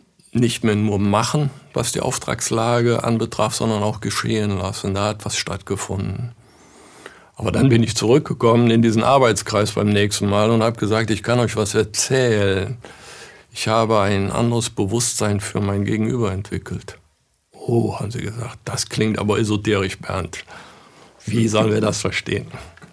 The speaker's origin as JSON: {"language": "German", "region": "North Rhine-Westphalia", "country": "Germany", "said": "wir kommen aus dem Oberbergischen, ländliche Region, ärmliche Region."}